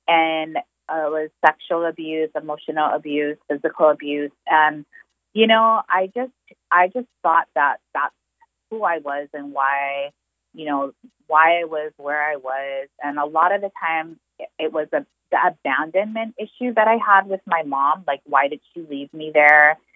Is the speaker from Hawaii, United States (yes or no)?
yes; Kailua, Hawaii, United States; also born or lived in North Shore; So I mostly grew up on the Windward side in Kailua. But when I was about 16 years old, I was moved to the North Shore.